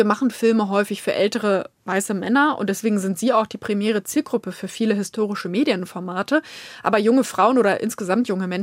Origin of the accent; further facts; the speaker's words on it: Lüneburg, Lower Saxony, Germany; born there; ich komme aus Lüneburg gebürtig